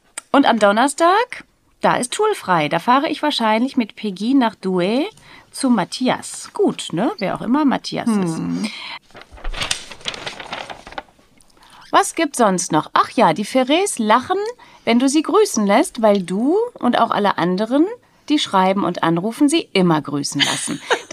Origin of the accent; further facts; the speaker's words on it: Germany; als Deutsche, die nicht so gut Französisch kann